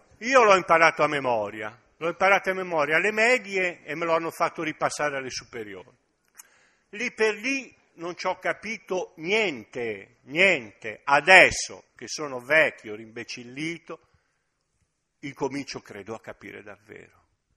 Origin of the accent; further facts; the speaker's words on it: Liguria, Italy; io sono ligure, figuratevi